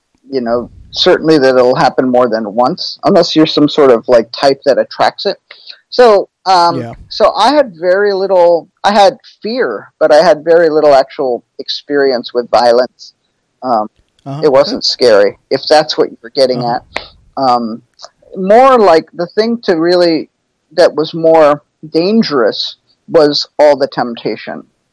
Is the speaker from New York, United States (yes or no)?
yes; New York City, New York, United States; On Houston Street and 6th Avenue in Manhattan.